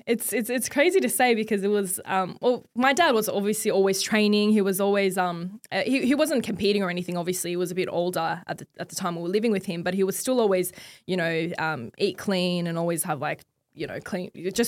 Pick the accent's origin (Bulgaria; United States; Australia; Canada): Australia; I was born and raised in Australia. Me and my three sisters. My dad came to Australia when he was, I think, 17 years old.